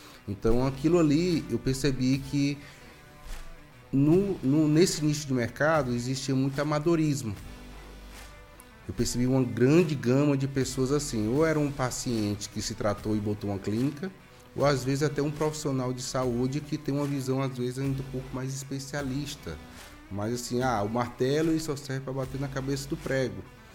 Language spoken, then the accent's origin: Portuguese; Fortaleza, Ceará, Brazil; now in João Pessoa, Brazil; eu tinha morado em Fortaleza antes, né? Porque eu sou de Fortaleza, só que eu tinha me mudado para João Pessoa.